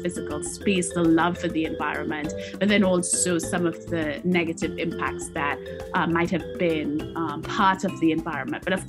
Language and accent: English; Trinidad & Tobago; I'm Trinidadian by birth. And so I grew up in Trinidad and Tobago in a rural community. And interestingly, that rural community was also an oil drilling community.